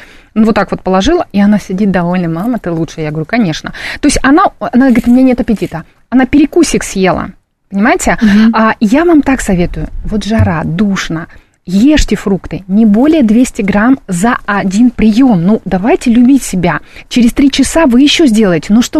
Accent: Tashkent, Uzbekistan; И у меня ощущение было, что я снова вернулась в детство, в Ташкент.

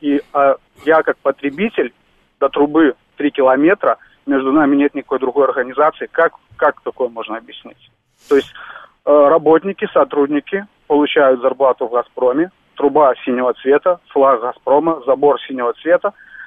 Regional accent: Belarus; Здравствуйте … я белорус, работаю вахтой в Москве.

